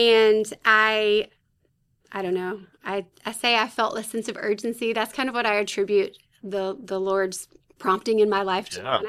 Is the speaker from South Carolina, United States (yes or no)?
yes; Spartanburg, South Carolina, United States; I am from South Carolina, though. I grew up in Spartanburg, so not too far off.